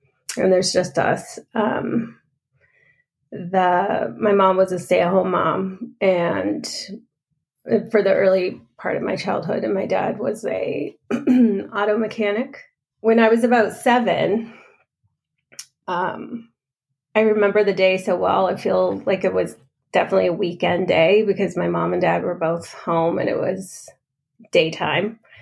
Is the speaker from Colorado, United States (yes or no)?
no; California, United States; also born or lived in San Diego; now in Bay Area, United States; I was born in 1978. So I grew up in Northern California, but I was born in San Diego, and we moved to Humboldt County when I was 2.5.